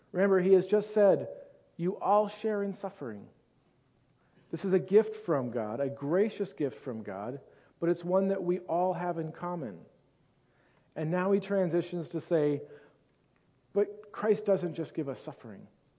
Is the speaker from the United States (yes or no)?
yes; Seattle, Washington, United States; I grew up in Seattle, so it doesn't bother me.